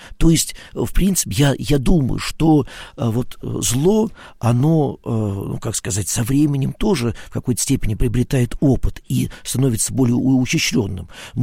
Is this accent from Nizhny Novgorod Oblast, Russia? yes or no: no; Moscow, Russia; мы жили, родились, выросли в Москве, учились в Москве, ну, в общем, как-то вся жизнь в Москве